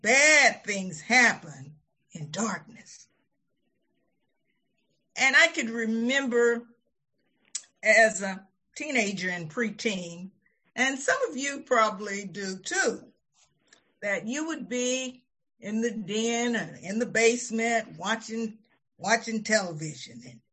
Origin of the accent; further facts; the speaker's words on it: the South, United States; You know I'm from the South